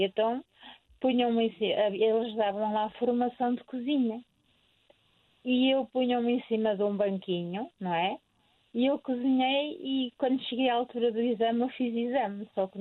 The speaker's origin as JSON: {"language": "Portuguese", "region": "Minho", "country": "Portugal", "tie": "born there", "also_born_or_lived": "Trás-os-Montes", "said": "eu sou minhota, nasci no Minho, depois é que foram viver para trás dos montes."}